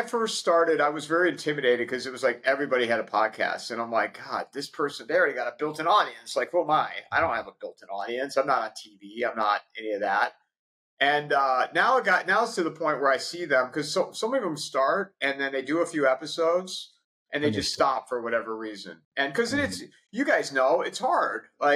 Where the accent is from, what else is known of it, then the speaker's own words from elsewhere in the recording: Cleveland, Ohio, United States; And then I'm from Cleveland. There's a James Beard chef in Cleveland that I grew up with too.